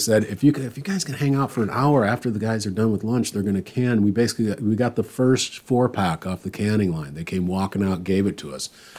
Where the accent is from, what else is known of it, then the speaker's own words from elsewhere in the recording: Midwest, United States; Being a Midwesterner, I like repping.